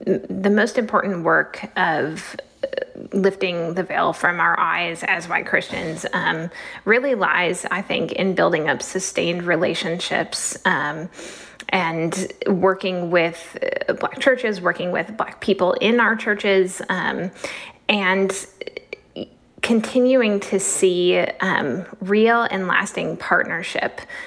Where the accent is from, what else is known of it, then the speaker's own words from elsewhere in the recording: Minnesota, United States; Yeah, so I grew up here in Minnesota, overwhelmingly white state, a state that tends to have more progressive values.